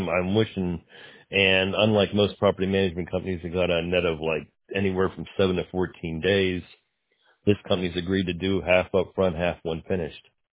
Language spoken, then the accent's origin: English; Altoona, Pennsylvania, United States; also born or lived in Wilkes-Barre; originally from Altoona.